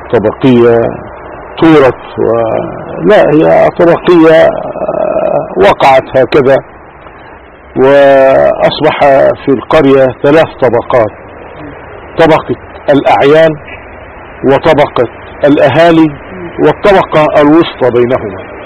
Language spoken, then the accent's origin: Arabic; Egypt; وجدنا الذين يملكون الالاف من الافدنة في قريتنا وفيما حولها وفي مصر بصفة عامة